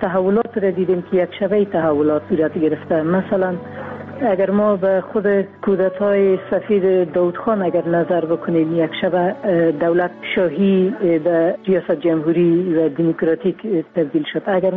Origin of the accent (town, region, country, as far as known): Afghanistan